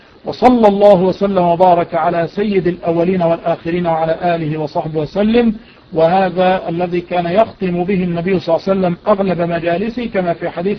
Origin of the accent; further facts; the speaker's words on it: Egypt; also born or lived in Yemen; وأنا عشت باليمن 15 عاما، فأنا يمني مصري، يعني أنا يمني مصري.